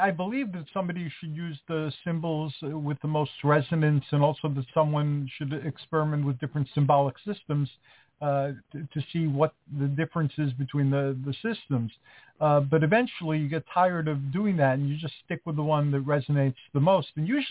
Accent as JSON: {"language": "English", "country": "Greece", "tie": "born or raised there", "said": "When I was growing up in Greece"}